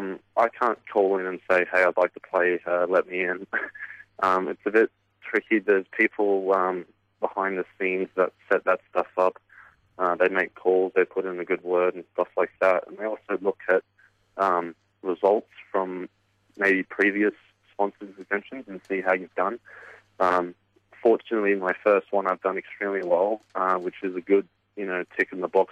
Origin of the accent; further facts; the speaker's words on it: Australia; now in Las Vegas, United States; even out on the golf course, kind of like my new hometown out here in Las Vegas.